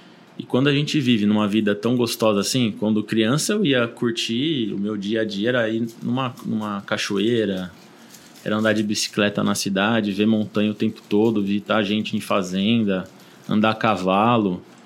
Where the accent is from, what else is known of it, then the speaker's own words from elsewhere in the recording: São Paulo, Brazil; also born or lived in São Bento do Sapucaí; Eu nasci em São Paulo, capital, né? Cresci em São Paulo. É, como eu estava te falando antes aqui, né? Eu tive um momento bom de morar em São Bento de Sapucaí, uma cidade pequenininha, uma cidade muito natural, turística